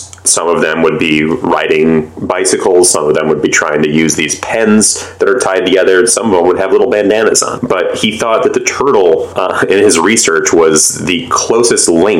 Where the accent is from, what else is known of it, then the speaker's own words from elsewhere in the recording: United States; even just very socially normal niceties that Vince and I, being American, will do will not fly in Vermeklindam.